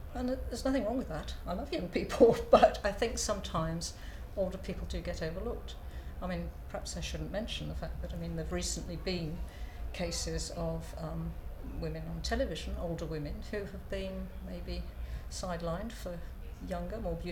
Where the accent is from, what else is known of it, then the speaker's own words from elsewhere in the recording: Birmingham, West Midlands, United Kingdom; born there; also born or lived in Scotland; now in Wales, United Kingdom; I'm 65 years of age, and I live in South Wales, although I was born in Birmingham, and I've lived Wales, England, Scotland, I've lived all over the place.